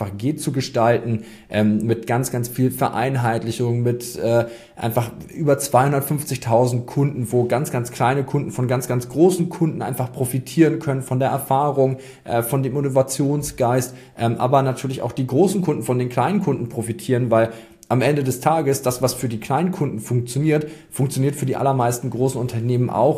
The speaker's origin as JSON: {"language": "German", "region": "Northern Germany", "country": "Germany", "said": "wie man mir vielleicht auch anhört, ich bin Norddeutscher, kein Holländer"}